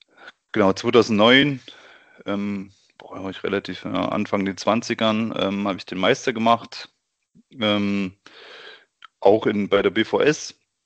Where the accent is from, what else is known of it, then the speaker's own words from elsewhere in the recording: Thuringia, Germany; now in Munich, Germany; Eigentlich komme ich ja aus Thüringen, wie man auch hört. Genau, aus einem kleinen Dorf in der Nähe von Weimar.